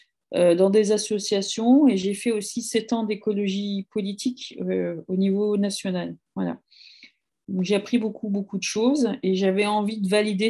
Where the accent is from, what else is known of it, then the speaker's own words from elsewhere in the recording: Annecy, Auvergne-Rhône-Alpes, France; now in Nantes, France; Alors moi, je suis d'origine d'Annecy. Annecy, c'est une ville en Haute-Savoie qui est magnifique, avec un lac magnifique et on la surnomme la Venise des Alpes. Je suis arrivée à Nantes parce que je travaillais à Genève